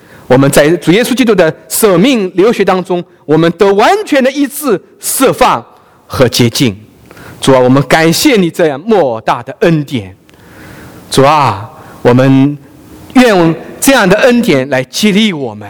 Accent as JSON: {"language": "Chinese", "country": "China", "said": "我们中国人啊，我们有一个说法啊，吃文化啊"}